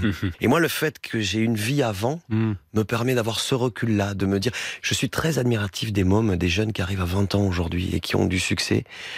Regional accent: Perpignan, Occitanie, France; moi, je voulais travailler avec une équipe de chez moi à Perpignan, des jeunes musiciens

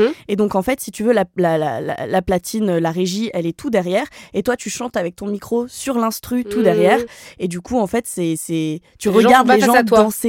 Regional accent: Saint-Martin-d'Hères, Auvergne-Rhône-Alpes, France; born there; Je suis née à Saint-Martin-d'Hères, vachement moins...

